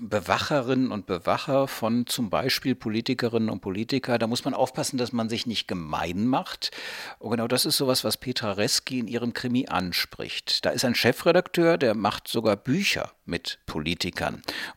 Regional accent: Cologne, North Rhine-Westphalia, Germany; ich komme aus Köln.

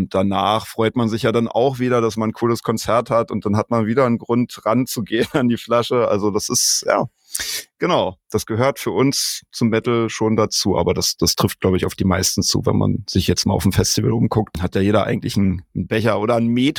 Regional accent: Forst, Brandenburg, Germany; Ich komme ja eigentlich aus Forst, also Tom auch.

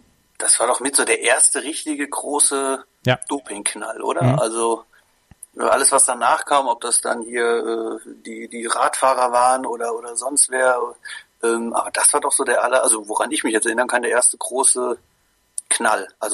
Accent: Koblenz, Rhineland-Palatinate, Germany; Ich komme ja ursprünglich aus Koblenz

